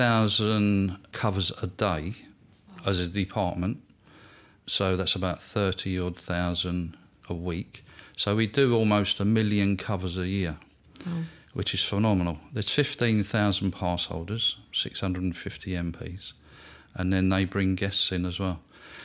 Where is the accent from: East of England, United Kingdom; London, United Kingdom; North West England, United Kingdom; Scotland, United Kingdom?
London, United Kingdom; I was born in the General Lyon Inn, which is part of St Thomas's Hospital. So I was facing Parliament straight away. I lived down the Woolworth Road